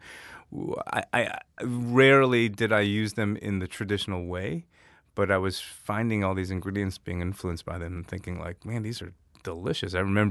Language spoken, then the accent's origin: English; Louisville, Kentucky, United States; from Louisville, Kentucky, and I'm a chef and a writer.